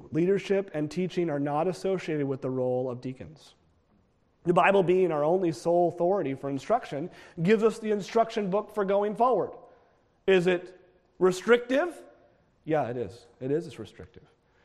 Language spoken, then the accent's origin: English; New England, United States; I grew up in New England. Maybe I like them more. They got some pretty churches in New England.